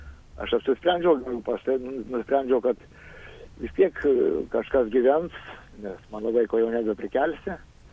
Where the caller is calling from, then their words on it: Kaunas, Kaunas County, Lithuania; Aš esu kaunietis